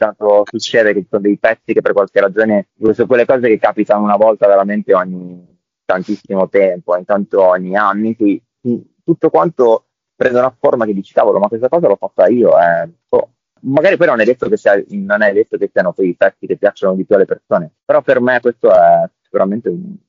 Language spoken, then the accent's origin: Italian; Ravenna, Emilia-Romagna, Italy; now in Bologna, Italy; Vivo a Bologna, ma sono cresciuto in Romagna, a Ravenna